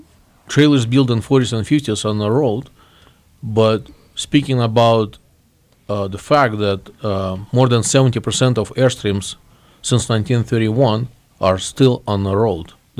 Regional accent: Moscow, Russia; now in United States; I came from Moscow, Russia in 1997, and my first year when we did arrive.

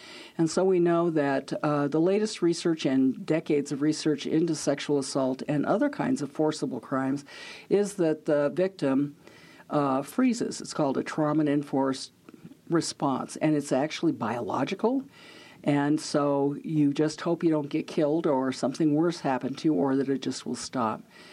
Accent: Montana, United States; I grew up on the Fort Peck Reservation

